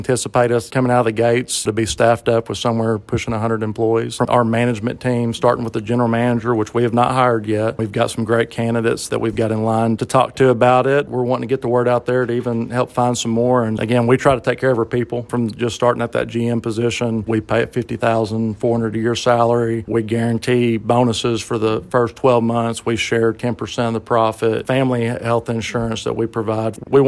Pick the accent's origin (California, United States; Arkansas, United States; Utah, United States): Arkansas, United States; Heber Springs; Well, I mean, I'm from a lake town, so I'm from Heber Springs, and it's always been an intriguing town to me